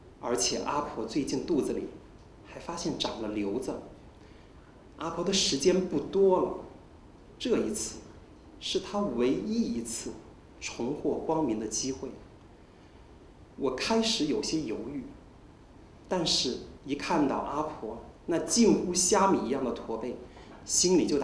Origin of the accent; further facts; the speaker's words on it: Jiangxi, China; now in Beijing, China; 我来自江西，历史上这里曾经是砂岩的重灾区，十岩九砂